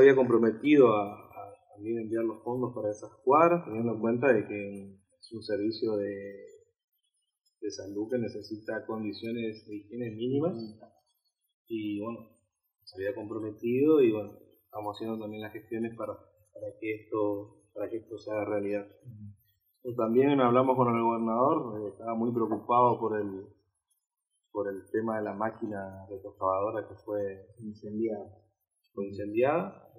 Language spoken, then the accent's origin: Spanish; Santander, Colombia; teniendo en cuenta de que los afectados somos todos los santandereanos.